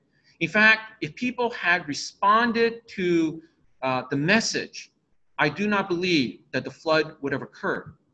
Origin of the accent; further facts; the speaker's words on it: Seattle, Washington, United States; I spent most of my time growing up in Seattle.